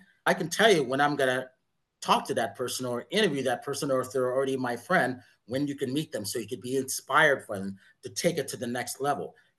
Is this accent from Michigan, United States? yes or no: no; Connecticut, United States; which in New York, and I grew up in Connecticut